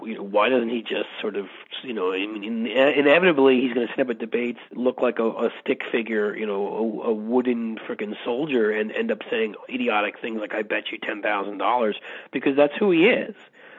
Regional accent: New York, United States; I could speak to this as a Midwesterner, sort of, you know, I'm still a New Yorker, but I try to pretend anyhow.

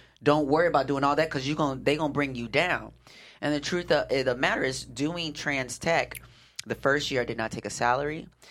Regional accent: Wisconsin, United States; No, I grew up in Wisconsin.

